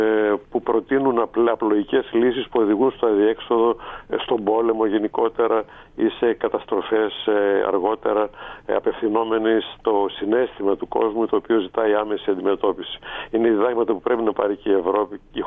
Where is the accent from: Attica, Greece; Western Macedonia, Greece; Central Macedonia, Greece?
Central Macedonia, Greece; Thessaloniki; είμαι ταγμένο στη Θεσσαλονίκη από όπου ξεκίνησα. Έρχομαι πάντα από τη Θεσσαλονίκη